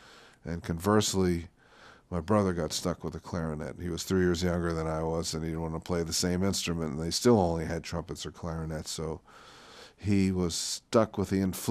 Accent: Philadelphia, Pennsylvania, United States; also growing up in Philly, where … when I was a child, was performing quite regularly.

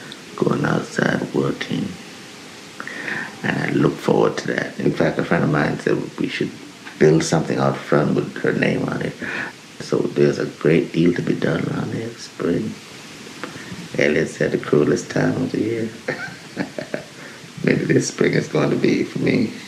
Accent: Jamaica; I mean, I'm from Jamaica, where we used to have goats and stuff, but never anything like this.

